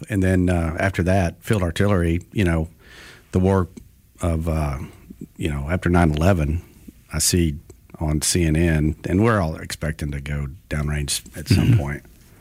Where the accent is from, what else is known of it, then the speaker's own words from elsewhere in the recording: Wilmer, Alabama, United States; I grew up in Wilmer, Alabama.